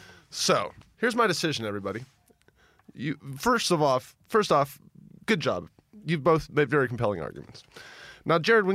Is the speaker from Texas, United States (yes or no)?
no; Memphis, Tennessee, United States; I remember being a little boy, growing up in Memphis, Tennessee